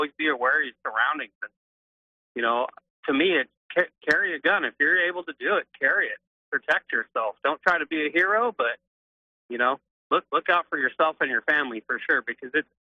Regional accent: Washington, United States; I thought moving down here was going to be, you know, get away from a lot of stuff. I came from Washington State, and it's no better down here than it is anywhere else.

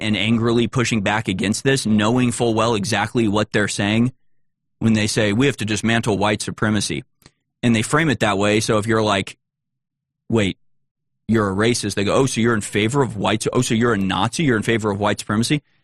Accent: United States; which, you know, as an American, that's just, you know, it never goes well and it'll never go right.

